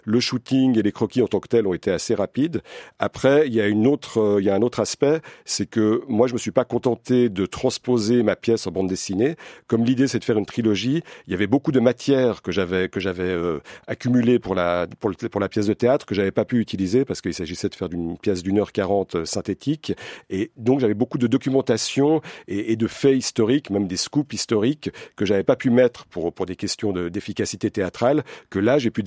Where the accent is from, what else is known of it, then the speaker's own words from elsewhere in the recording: Switzerland; moi, j'ai grandi en Suisse, je suis suisse